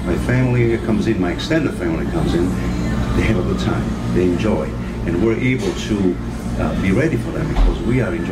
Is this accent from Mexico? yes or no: no; Italy; English is a second language; Well, the reason why I go back to Italy every so often is because I lose my accent.